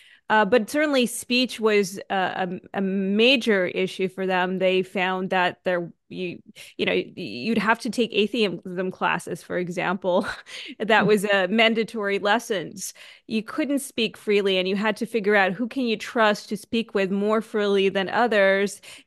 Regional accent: Canada; born or raised there; also born or lived in Soviet Union

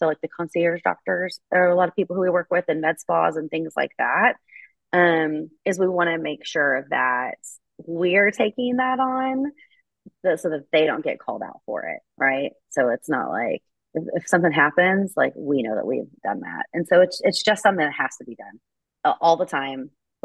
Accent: Oklahoma, United States; I just say that because I'm from Oklahoma.

